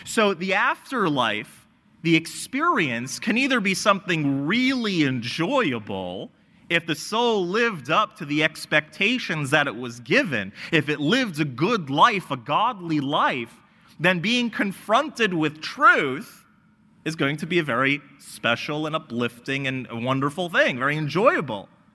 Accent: Florida, United States; I grew up in Florida, and much like California, where we are today, it's really hot

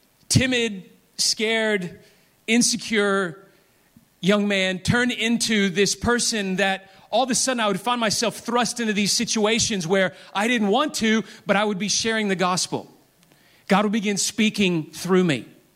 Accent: Memphis, Tennessee, United States; I grew up in Memphis. I lived there 25 years and never once visited Graceland.

